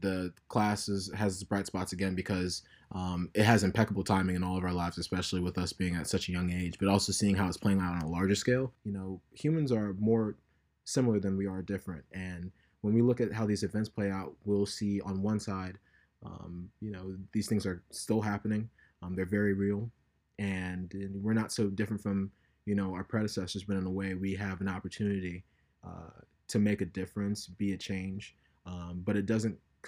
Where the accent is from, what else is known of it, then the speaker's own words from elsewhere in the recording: Columbia, South Carolina, United States; Well, first of all … from Columbia, South Carolina, born and raised.